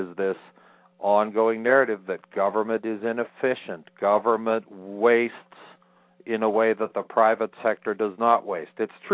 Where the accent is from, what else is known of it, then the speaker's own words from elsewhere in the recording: United States; the American people, and I'm, you know, we are the American people, you, me.